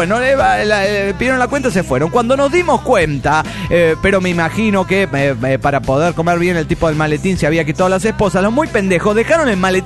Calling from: New Jersey, United States; de New Jersey.

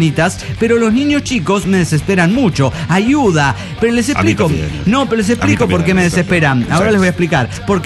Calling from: Los Angeles, California, United States; de Los Ángeles, USA.

